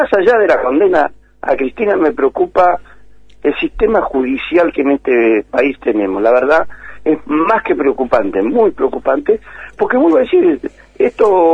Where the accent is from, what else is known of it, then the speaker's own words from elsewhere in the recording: Argentina; como persona ciudadana, como argentino